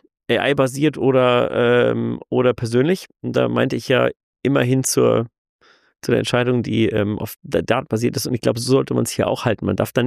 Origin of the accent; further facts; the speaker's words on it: Burg Walbach, Bavaria, Germany; Liebe Grüße nach Burg Walbach in der bayerischen Rhön. Das ist meine Heimat und das ist ein so wunderschöner Fleck Erde.